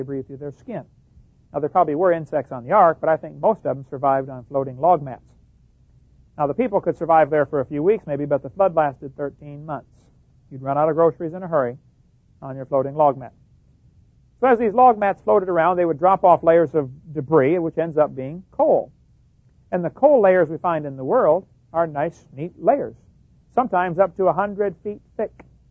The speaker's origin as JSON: {"language": "English", "town": "East Peoria", "region": "Illinois", "country": "United States", "tie": "born or raised there", "said": "I grew up in East Peoria, Illinois. My dad used to take us all the time to the strip mines up north of northwest of Peoria"}